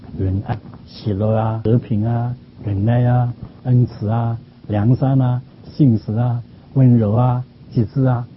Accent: China

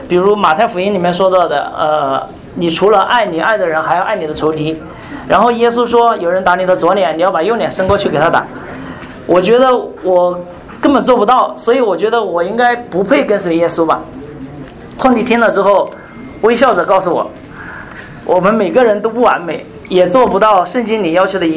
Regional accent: Hunan, China; moved away as an adult; 我来自湖南的一个古老的农村，在我的家乡从小我就经历了很多神奇的故事

